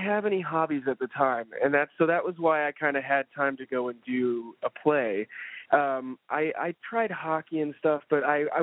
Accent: Covina, California, United States; No, I'm from Covina, which is about 30 minutes east of L.A.

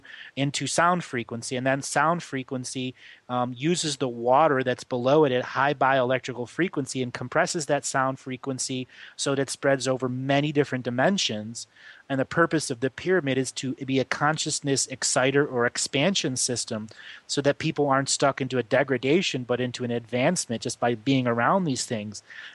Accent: Ohio, United States; I grew up in Northeast Ohio, and I lived next to the Cuyahoga, the Chagrin River, all of the Geauga counties.

